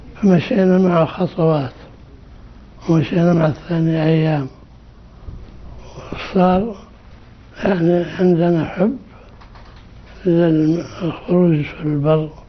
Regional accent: Mecca, Makkah Province, Saudi Arabia; احنا من مكة.

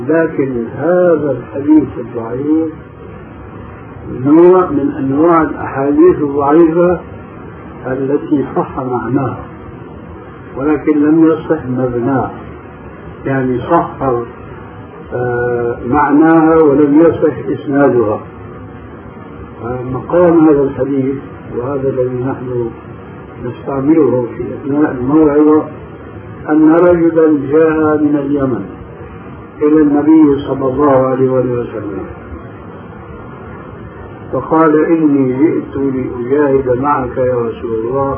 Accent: Syria; وعندنا في الشام يعملون لافتة

